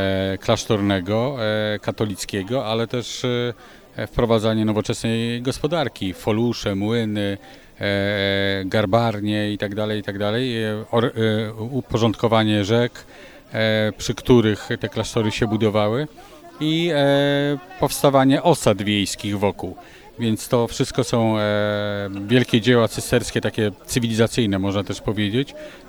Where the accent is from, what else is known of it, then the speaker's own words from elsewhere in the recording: Gdańsk, Pomeranian Voivodeship, Poland; Ja się wychowałem w cieniu kościoła i dzisiaj katedry w Oliwie